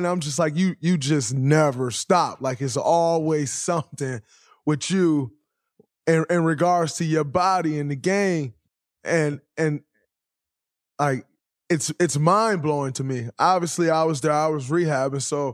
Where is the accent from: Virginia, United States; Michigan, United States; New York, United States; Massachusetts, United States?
Michigan, United States; Saginaw; And I know that because I'm from Saginaw, Michigan, and they're one and the same.